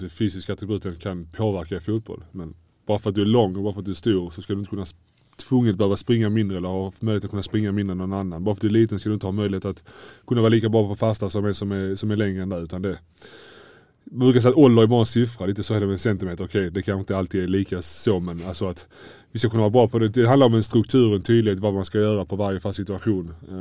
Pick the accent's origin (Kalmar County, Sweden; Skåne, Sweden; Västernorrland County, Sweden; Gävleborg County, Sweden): Skåne, Sweden; Malmö; Så jag var själv samma när jag var ung i Malmö